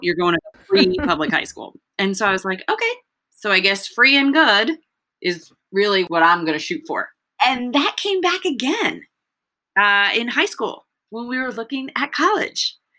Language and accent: English; United States; born there; would always remind me that I had ability and that I could do more because I understood English and I was born in the United States.